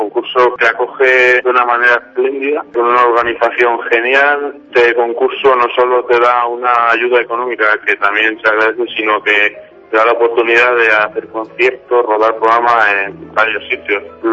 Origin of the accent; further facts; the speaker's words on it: Cuenca, Castilla-La Mancha, Spain; yo que soy de Cuenca